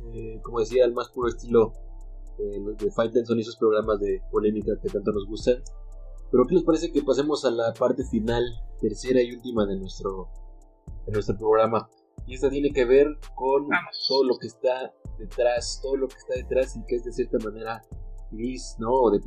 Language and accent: Spanish; Mexico; De cómo somos los mexicanos, ¿no?